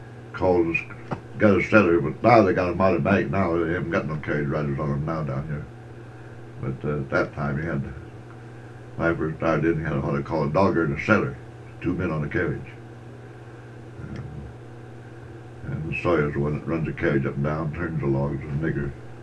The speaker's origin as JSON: {"language": "English", "region": "Idaho", "country": "United States", "said": "But I was from Idaho, so I just had to know that girlfriend."}